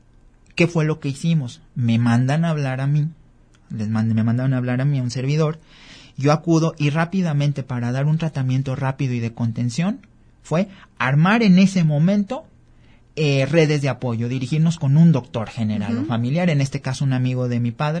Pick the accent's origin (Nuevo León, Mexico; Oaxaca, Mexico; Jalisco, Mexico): Jalisco, Mexico; Unión de San Antonio; Yo soy originario de Unión de San Antonio.